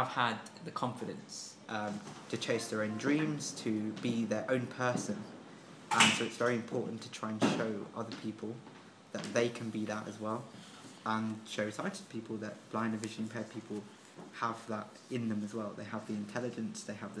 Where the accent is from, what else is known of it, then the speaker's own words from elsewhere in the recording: Colombia; I'm originally from South America in Colombia.